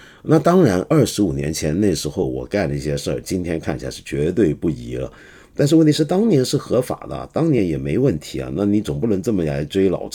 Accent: Taiwan; accent: Cantonese Mandarin; first language Cantonese; Chinese is a second language; also born or lived in Hong Kong; 粤语虽然说是我的母语啊，但也不完全是，那是因为我4个月大就在台湾了，虽然我跟我爸妈见面的时候还会讲广东话，而且我打小呢每年都有2个月在香港生活，是直到中学毕业，就初中3年级毕业才真的回到香港定居

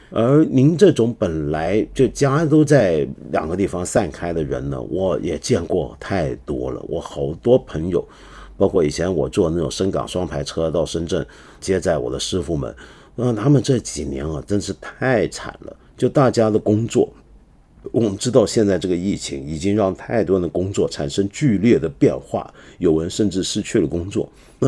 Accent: Hong Kong; 竟然是我们香港人啊

